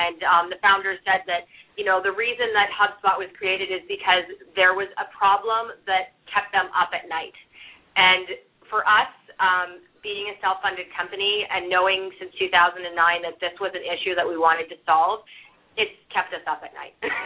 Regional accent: Canada; now in United States; You know, I'm originally from Canada.

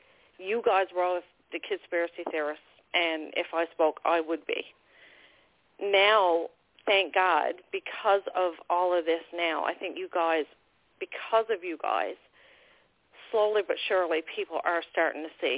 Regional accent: Newfoundland and Labrador, Canada; accent: Newfoundland; I'm a Newfoundlander. Probably tell by the accent.

